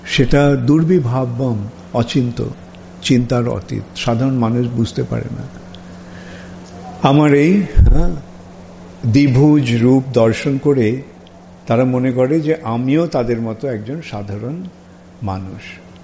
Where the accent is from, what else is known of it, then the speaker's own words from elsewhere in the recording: India; আমরা যখন যোগদান করেছিলাম ইসকনে সে 70 দশকের মাঝামাঝি সময়ে, তখন মুষ্টিমেয় আমরা কয়েকজন ভারতীয় ছিলাম